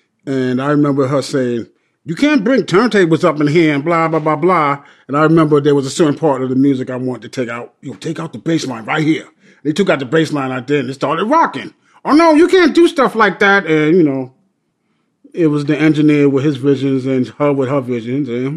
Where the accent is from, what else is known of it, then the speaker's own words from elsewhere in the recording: Bronx, New York, United States; Well, in a way, I lived in the Bronx, then I moved to Queens, Hollis Avenue, and then my mother and father got divorced in the 70s. And then we went back to the Bronx